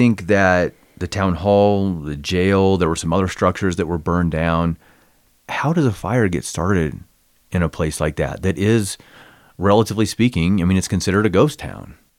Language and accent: English; Missouri, United States; In the little town I grew up in Northeast Missouri, we had one until years after I was gone